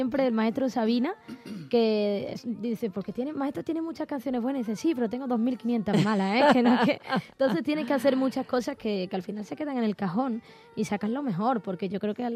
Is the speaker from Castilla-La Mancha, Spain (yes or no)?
no; Andalusia, Spain; accent: Gaditano; now in Madrid, Spain; El acento de mi tierra andaluza, de los gaditanos, es maravilloso.